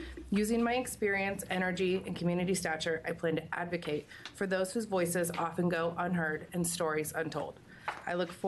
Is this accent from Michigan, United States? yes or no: no; Eugene, Oregon, United States; I'm from Eugene